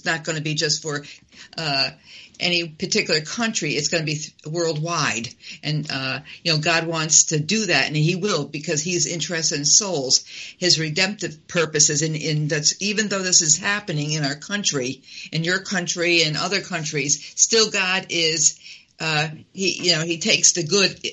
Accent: Connecticut, United States; born there; He was born there, and he came here when he was about maybe 3. Hmm. And I was born here.

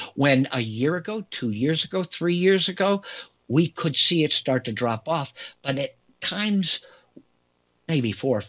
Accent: United States; Growing up in America, I never even considered that there would come a day when I would be discussing government censorship

